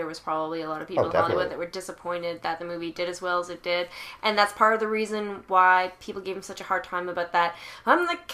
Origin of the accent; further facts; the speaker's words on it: Canada; I'll say this, we are Canadian.